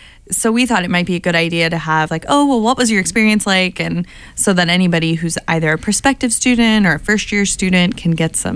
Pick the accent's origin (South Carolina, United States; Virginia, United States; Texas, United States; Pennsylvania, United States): Pennsylvania, United States; Pittsburgh; Like I've been to a few stadiums, and I'm from Pittsburgh, so the PNC Park is like beautiful.